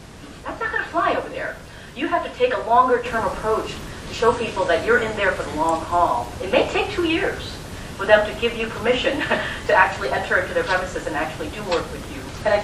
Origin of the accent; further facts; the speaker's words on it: United States; I'm not Asian fully, I'm Asian American.